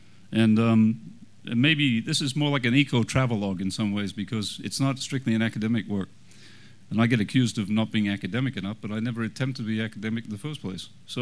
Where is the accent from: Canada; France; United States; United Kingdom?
Canada; And to help me along with this guess, I'm Canadian.